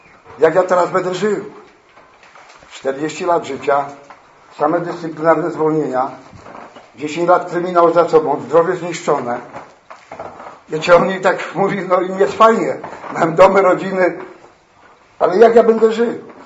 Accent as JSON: {"language": "Polish", "town": "Oświęcim", "region": "Lesser Poland", "country": "Poland", "said": "a ja pochodzę z Oświęcimia."}